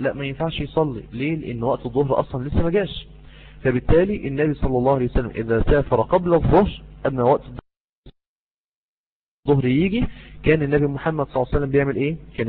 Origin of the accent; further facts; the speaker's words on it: Mansoura, Dakahlia, Egypt; أنا دلوقتي إن شاء الله تبارك وتعالى في القاهرة الآن، أنا من المنصورة في القاهرة